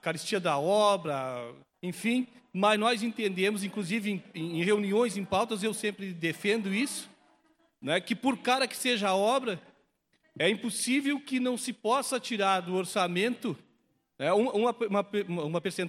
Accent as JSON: {"language": "Portuguese", "town": "Ilha da Turutama", "country": "Brazil", "tie": "born or raised there", "said": "eu que sou morador de lá, né, nasci e moro na Ilha da Turutama com a minha família, né?"}